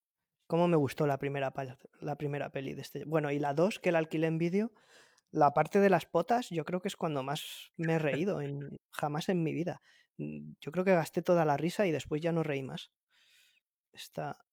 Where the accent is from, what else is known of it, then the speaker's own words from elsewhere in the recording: Madrid, Community of Madrid, Spain; yo soy de Aluche, soy aluchino